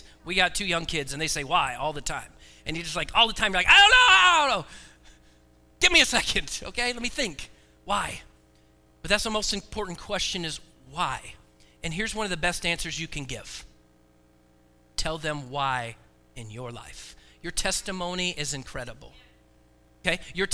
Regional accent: Oregon, United States; moved away; And I'm also from the West Coast, from Oregon. So I don't know if I left or they kicked me out.

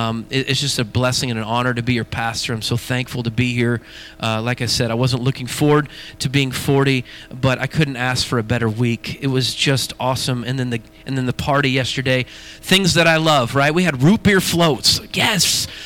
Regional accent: West Coast, United States; I can say that because I grew up on the West Coast and I've heard it before.

